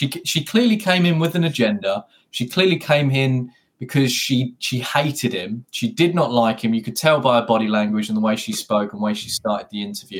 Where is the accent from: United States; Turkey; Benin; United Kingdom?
United Kingdom; we just need to acknowledge that this does not represent being British or the British people who subscribe to the BBC, because that's not what journalism is about. That's not really how we should conduct or do things, especially from a great country like ours.